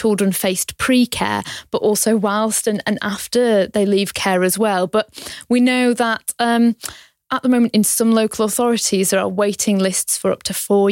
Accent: Blackpool, North West England, United Kingdom; and I'm from Blackpool, you know, I have a big heart, a big love for that town

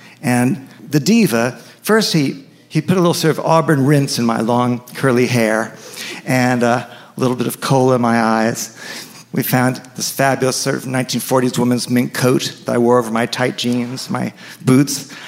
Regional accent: New York City, New York, United States; Now, I grew up in New York City.

